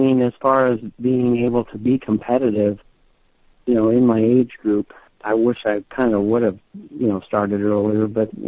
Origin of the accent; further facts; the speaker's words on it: Florida, United States; I mean, I grew up in Florida with my mom, and so we spent a lot of time on the beach and doing things outside